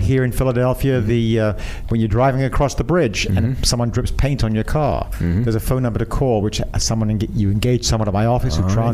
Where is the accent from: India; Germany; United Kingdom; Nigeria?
United Kingdom; London; also born or lived in Canada / United States; I'm originally from London.